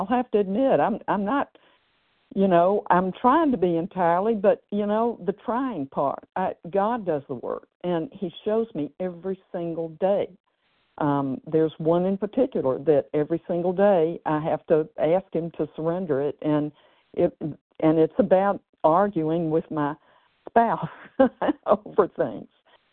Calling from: Tennessee, United States; I'm a compulsive overeater in Tennessee, and so glad to be on the line

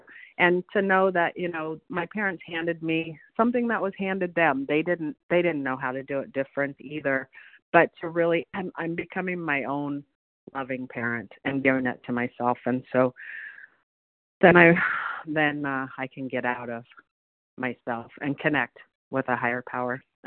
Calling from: California, United States; I'm calling from Northern California.

